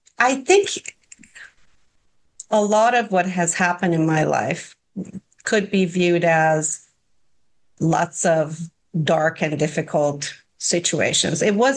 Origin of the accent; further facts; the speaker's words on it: Iran; I was born and raised in Iran.